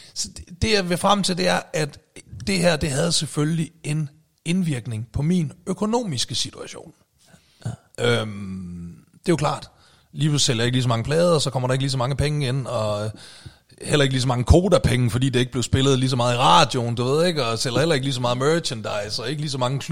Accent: Aalborg, North Denmark Region, Denmark; og så faktisk mellem jul og nytår, der er jeg også hjemme i Aalborg.

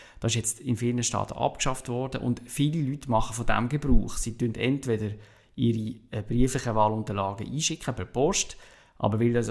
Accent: Switzerland; etwas, was als Schweizer für uns ein bisschen

